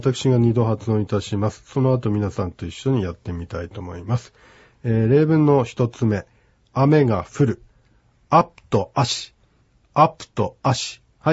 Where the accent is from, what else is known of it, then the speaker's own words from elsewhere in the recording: Biratori, Hokkaido, Japan; まあ、私の出身地、ビラトリ町二部谷ではですね、コクワというのが取れますね。